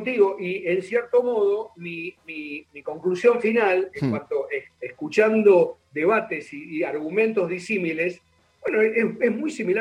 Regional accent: Mar del Plata, Buenos Aires Province, Argentina; yo soy de Mar del Plata, soy criado en la ciudad de Mar del Plata, después, sí. Bueno, me fui a Buenos Aires cuando mis viejos se pararon y siempre quedé mitad y mitad, porque mi viejo quedó acá. Así que bueno, nunca me desligué.

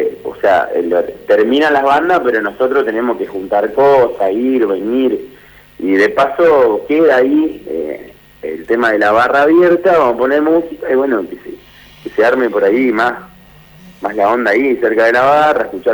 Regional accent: Cerrito, Entre Ríos, Argentina; Nosotros que somos acá de Cerrito

